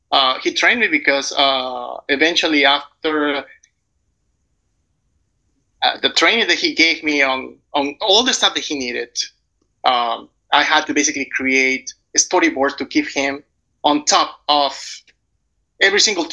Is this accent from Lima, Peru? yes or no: no; Arequipa, Peru; English is a second language; moved away as an adult; now in New York, United States; I was raised traditionally in a very traditional household in Peru, in Arequipa, in the south of Peru